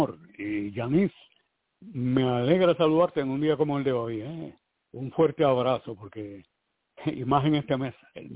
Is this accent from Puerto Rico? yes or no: yes; Aguadilla, Puerto Rico; also born or lived in Santurce; yo estudié en la Interamericana, pero estaba en la Interamericana de Aguadilla. Yo nací en Santurce